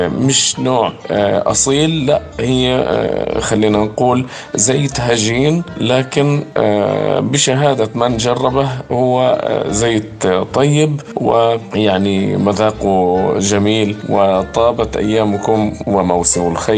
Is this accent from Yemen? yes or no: no; Palestine; لكن الدارج عندنا في فلسطين 3 أنواع أو 4 أنواع